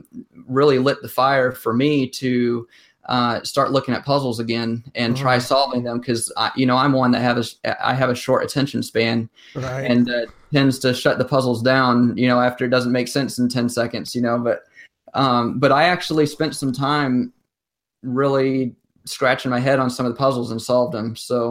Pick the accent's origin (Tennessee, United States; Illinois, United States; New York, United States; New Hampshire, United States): Tennessee, United States; from Tennessee, and we already found it.